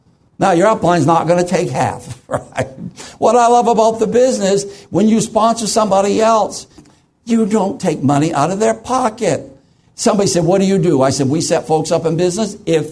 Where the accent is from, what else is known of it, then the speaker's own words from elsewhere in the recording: Maine, United States; I was raised in the North Woods of Maine. We my brothers and I, we worked.